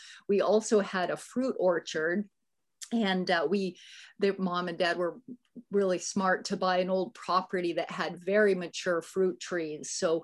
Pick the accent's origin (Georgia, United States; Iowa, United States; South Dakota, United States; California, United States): California, United States; Also, growing up on the Eel River and up in the beautiful redwoods, I was also privileged to see, you know, natural ecosystems that were pretty healthy.